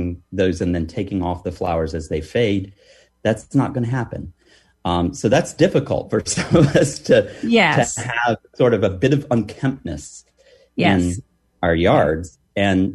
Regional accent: North Carolina, United States; where I grew up in Allegheny County, North Carolina

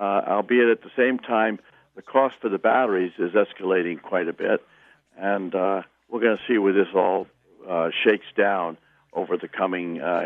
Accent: United States; Europeans don't necessarily drive the same distances on a daily basis that some of us Americans do?

